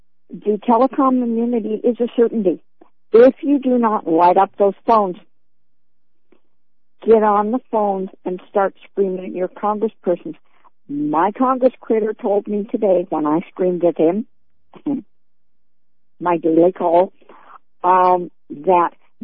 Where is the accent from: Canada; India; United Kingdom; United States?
United Kingdom; Scotland; I said, hey, I'm a Scot. I got a long memory.